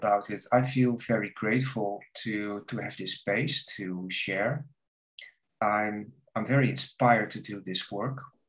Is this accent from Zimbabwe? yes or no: no; Netherlands; Like I'm from Holland, and we're very proud to have the first multinational in the world.